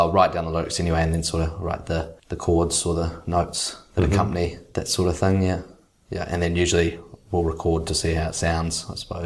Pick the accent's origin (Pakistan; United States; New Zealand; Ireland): New Zealand; Lower Hutt, Wellington; now in Wellington, New Zealand; I grew up in Kelson. I went to Kelson School and then, moved to Hutt Central as I started high school at Hibs, or intermediate and high school at Hibs. And so I've lived in the hut pretty much most of my life